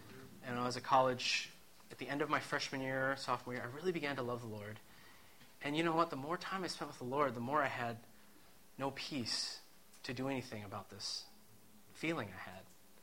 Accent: Bellevue, Washington, United States; and I grew up in Bellevue, and she grew up in Seattle.

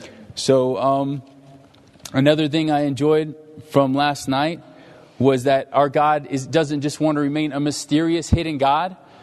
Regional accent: Long Beach, California, United States; I'm from Long Beach.

